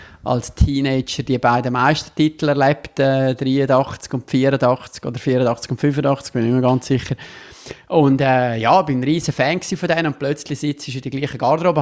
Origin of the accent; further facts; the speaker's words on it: Davos, Grisons, Switzerland; now in Rapperswil-Jona, Switzerland; Ich bin in Davos geboren und aufgewachsen und bin dort früh auch mit Sport, mit Eishockey, aber auch mit Skifahren in Verbindung gekommen und wohne jetzt aber im Unterland, wie wir Bündner sagen, in Rapperswil-Jona.